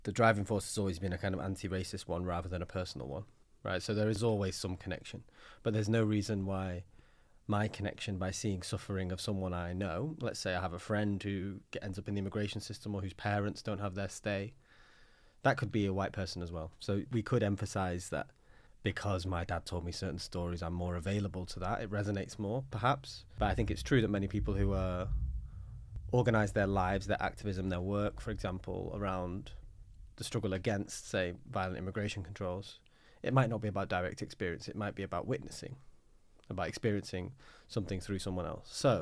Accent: Manchester, North West England, United Kingdom; Lots of my friends where I'm from in Manchester are kind of, you know, similar to me.

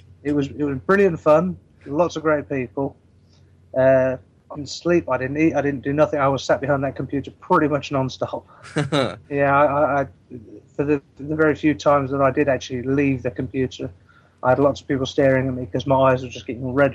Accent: South East England, United Kingdom; I'm from Surrey, and I'm doing the developer course with Train to Game.

